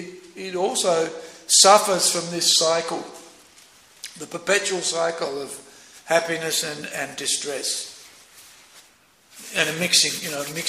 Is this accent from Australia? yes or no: yes; Australia; one day I'm thinking I'm an Australian, I'm a male, I'm a devotee of sorts.